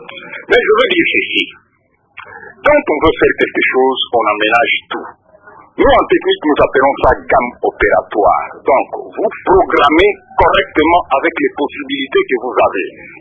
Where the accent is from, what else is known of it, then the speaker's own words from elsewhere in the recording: DR Congo; je suis congolais, je suis zaïrois, je suis Toro-Zindika, je suis Nisonga.